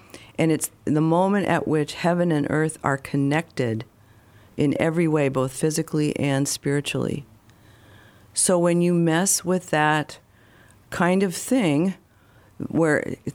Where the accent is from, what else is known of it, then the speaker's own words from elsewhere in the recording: California, United States; I grew up in California, and I went to college in 1970, about an hour away from Haight-Ashbury